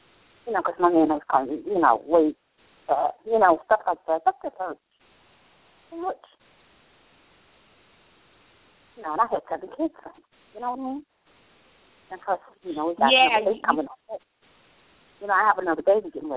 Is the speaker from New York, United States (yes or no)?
no; Ohio, United States; I'm from Ohio.